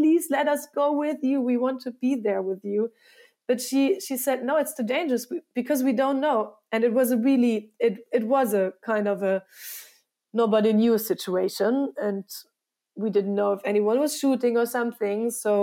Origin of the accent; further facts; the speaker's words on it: Berlin, Germany; So this was great growing up in Berlin. And of course, that was West Berlin at that time.